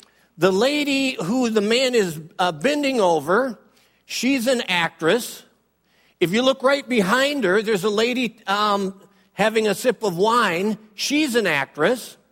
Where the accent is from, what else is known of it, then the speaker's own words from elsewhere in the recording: Cleveland, Ohio, United States; okay, I know this isn't good French, but I'm from Cleveland, Ohio. I do the best I can.